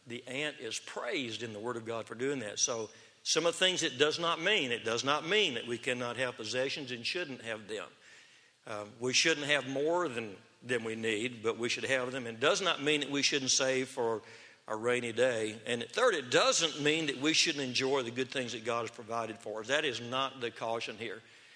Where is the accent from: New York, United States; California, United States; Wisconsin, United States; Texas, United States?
Texas, United States; Waco; born there; I was born in Waco, Texas, and we had ant beds